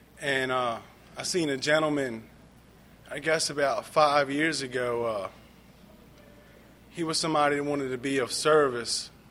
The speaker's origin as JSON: {"language": "English", "town": "Baltimore", "region": "Maryland", "country": "United States", "tie": "born or raised there", "said": "I grew up in Southwest Baltimore. I was a quiet little kid. I grew up on Pratt and Addison Alley. I grew up in a highly infested drug environment"}